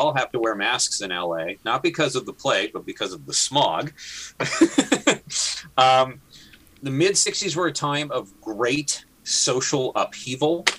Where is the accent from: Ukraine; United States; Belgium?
Ukraine; my home country of Ukraine